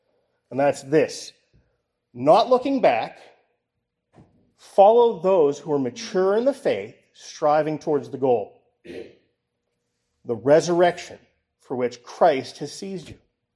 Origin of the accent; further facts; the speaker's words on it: Scotland, United Kingdom; Being a Scot, this is quite fun to learn and read about famous Scotsmen.